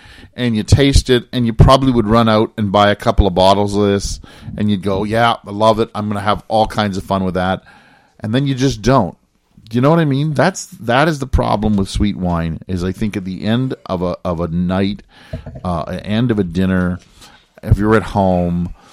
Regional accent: Canada; I know we're Canadian.

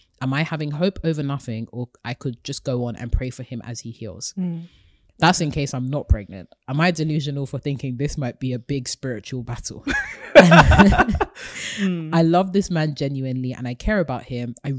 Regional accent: Lesotho; I come from Lesotho, which is the kidney of South Africa, as say.

